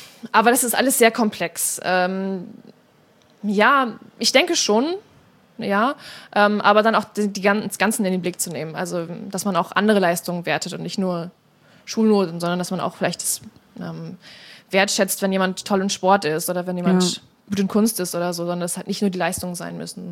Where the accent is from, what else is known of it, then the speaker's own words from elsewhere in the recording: Northern Germany, Germany; Moin sagt man natürlich so bei uns im Norden.